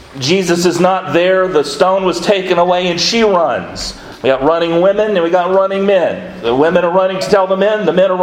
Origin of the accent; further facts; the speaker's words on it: Florida, United States; an old family friend from my hometown in North Florida, 750 miles away